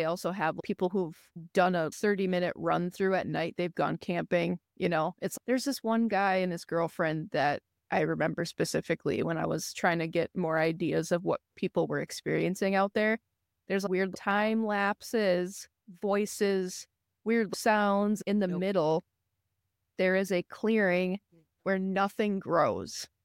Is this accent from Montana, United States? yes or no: no; North Carolina, United States; I had friends in high school because I grew up in North Carolina